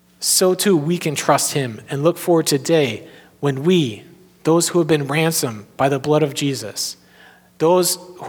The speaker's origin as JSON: {"language": "English", "town": "Chicago", "region": "Illinois", "country": "United States", "lives_now": "New York, United States", "said": "But I have to explain a little bit in that I'm from Chicago, and people from Chicago who come to New York, mostly they come because they get a job transfer."}